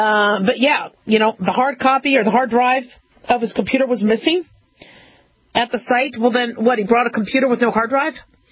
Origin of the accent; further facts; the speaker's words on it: Las Vegas, Nevada, United States; this is in my hometown. I mean, you know, Vegas, this happened, you know, just miles from where I live.